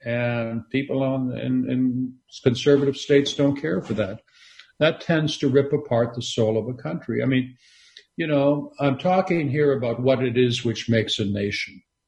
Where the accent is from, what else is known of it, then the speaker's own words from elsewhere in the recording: Canada; I grew up in Canada